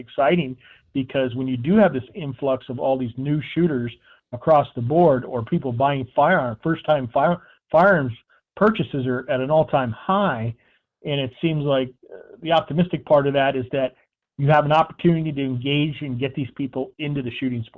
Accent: Pennsylvania, United States; I've been a bird hunter ever since I was a kid growing up in Pennsylvania.

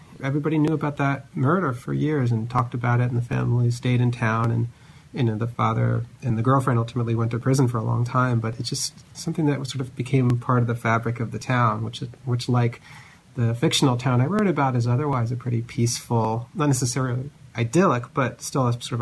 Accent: New Jersey, United States; moved away; it's different from where I grew up in New Jersey

